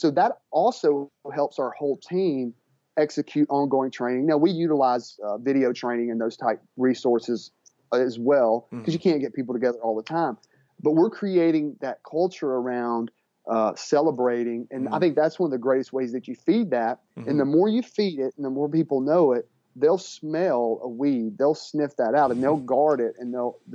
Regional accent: Mississippi, United States; I love catfish. I'm from Mississippi.

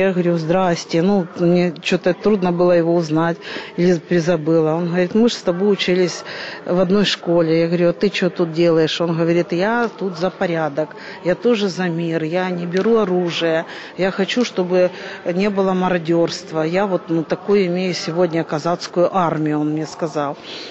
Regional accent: Donetsk, Donetsk Oblast, Ukraine; born there; тому що я родилась в Донецьку, дуже багато мене знають

